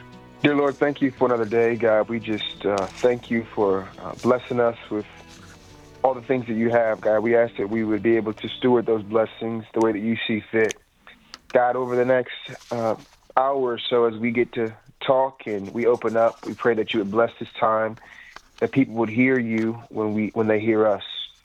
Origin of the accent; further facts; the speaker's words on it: Charleston, South Carolina, United States; also born or lived in Atlanta; We grew up in Atlanta before we moved to Charleston. When I was really young, we moved to Charleston. And, we moved back to my dad's home.